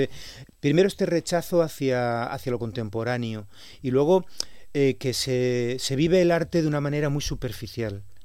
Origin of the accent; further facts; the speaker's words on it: Santander, Cantabria, Spain; Yo trabajé en Teruel y de pronto un día, yo soy de Santander, pero trabajaba en Teruel